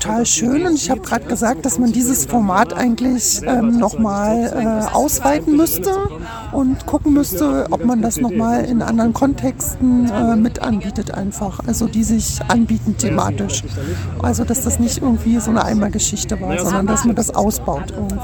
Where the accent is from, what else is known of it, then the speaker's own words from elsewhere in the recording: Berlin, Germany; ich komme aus Berlin